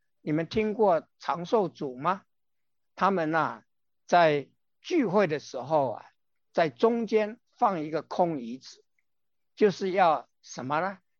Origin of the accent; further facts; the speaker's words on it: China; now in United States; 那为什么我们中国人在美国就没有那么多啊，被枪杀啦，被什么啊？